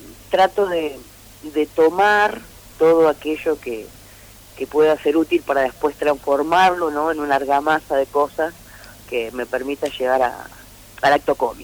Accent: Argentina

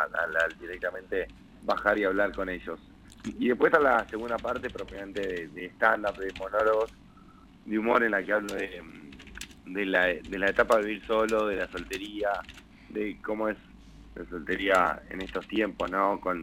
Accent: Comodoro Rivadavia, Chubut, Argentina; primero la emoción de volver a Comodoro. Yo me crié en Comodoro, viví 12 años en Comodoro.

